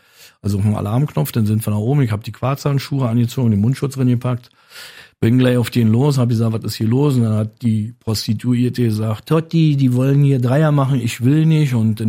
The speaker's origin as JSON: {"language": "German", "region": "Berlin", "country": "Germany", "said": "Ich komme aus der Gropiusstadt."}